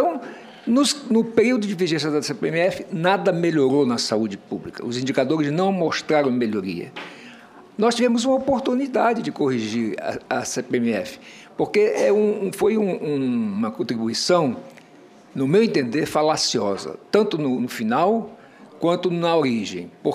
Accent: Roraima, Brazil; eu sou lá de Roraima, nasci em Roraima, eu conheço a Amazônia, não é por ouvir dizer, é por ter nascido lá, vivido lá, exercido a minha profissão lá.

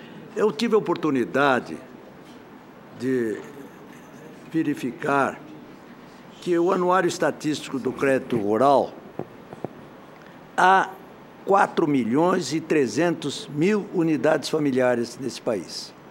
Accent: Mato Grosso do Sul, Brazil; eu sou de Mato Grosso do Sul, estado eminentemente agrícola, e que tem uma família de agricultores, pequenos agricultores, imensa

